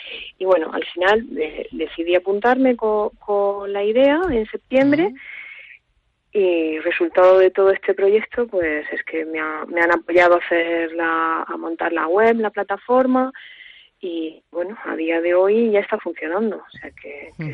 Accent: Granada, Andalusia, Spain; also born or lived in Madrid; now in A Coruña, Spain; yo me crié en Granada. Bueno, pasé por Madrid, estuve trabajando en Madrid más de 8 años y al final me he instalado en Coruña, donde he tenido mi familia.

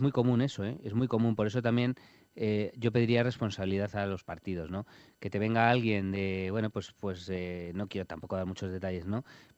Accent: Madrid, Community of Madrid, Spain; born there; de Latina, que es, por cierto, el barrio donde yo nací, en Campamento, el barrio de Campamento

